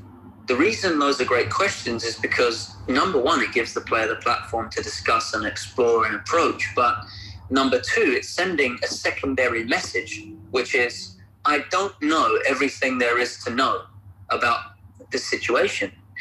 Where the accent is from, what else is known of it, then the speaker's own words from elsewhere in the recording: United States; I'm from the United States.